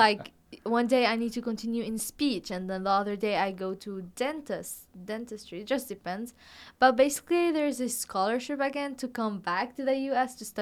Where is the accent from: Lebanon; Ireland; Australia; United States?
Lebanon; I'm from Lebanon. It's in Asia.